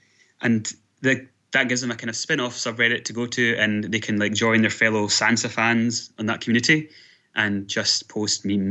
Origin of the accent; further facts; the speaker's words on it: Scotland, United Kingdom; I am from Scotland.